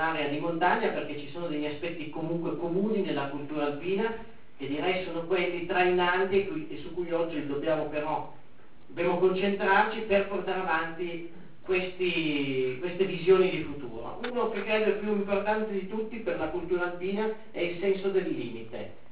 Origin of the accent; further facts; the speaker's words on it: Western Alps, Italy; Vengo anch'io da una zona alpina, non bella come la vostra, vengo dalle Alpi occidentali